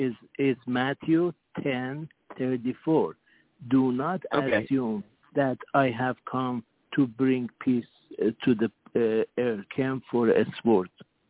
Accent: Iran; English is a second language; You see, we are from Iran, and really, we know exactly the Ayatollahs.

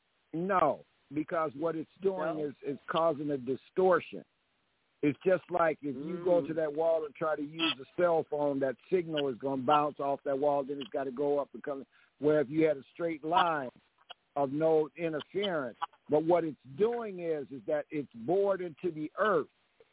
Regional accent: Aberdeen, Mississippi, United States; born there; And so I was born in Aberdeen, Mississippi, which is 33 degrees 8 latitude and 88 degrees longitude.

